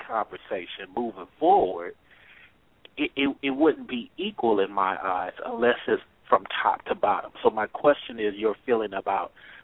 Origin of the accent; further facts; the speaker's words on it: California, United States; because in California, I'm from the Bay Area